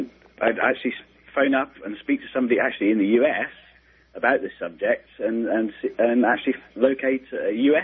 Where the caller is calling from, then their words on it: United Kingdom; I'm obviously calling from the United Kingdom.